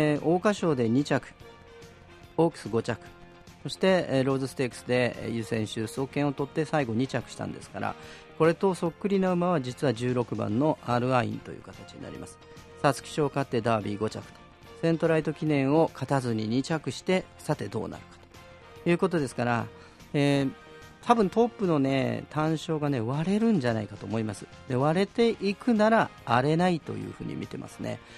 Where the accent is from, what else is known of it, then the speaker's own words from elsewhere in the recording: Kyoto, Japan; 私地元の京都ですからね